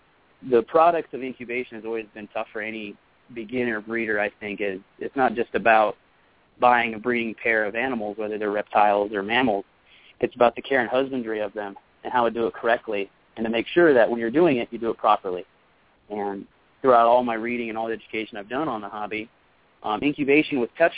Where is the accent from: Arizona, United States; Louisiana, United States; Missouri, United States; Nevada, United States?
Arizona, United States; Well, I was actually born and raised in Arizona, and anybody who's been to Arizona knows that there's a wide variety of reptile species that's here.